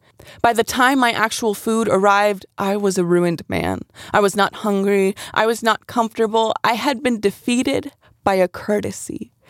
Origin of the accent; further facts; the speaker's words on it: United States; As an American, I don't think a lot of us think about these things